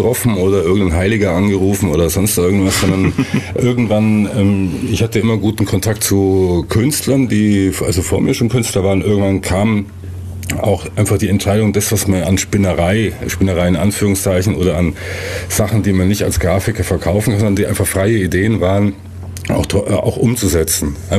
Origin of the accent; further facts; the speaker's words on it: Kempten, Bavaria, Germany; Ich bin aus Kempten.